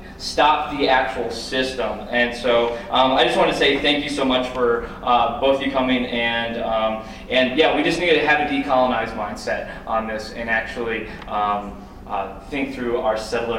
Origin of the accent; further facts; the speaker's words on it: Madison, Wisconsin, United States; I'm from Madison, Wisconsin, or occupied Ho-Chunk land.